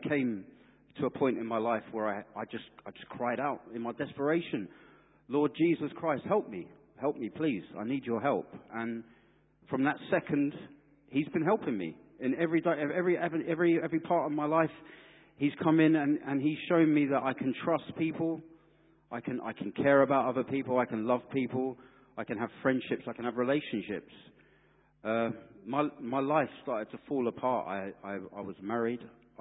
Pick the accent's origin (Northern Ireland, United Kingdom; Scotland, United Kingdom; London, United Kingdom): London, United Kingdom; I grew up in West London, a dodgy part of West London.